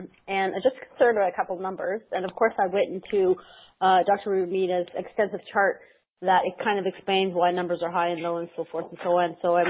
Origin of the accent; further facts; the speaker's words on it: Canada; I'm Canadian, so I'm going by Canadian, I guess, units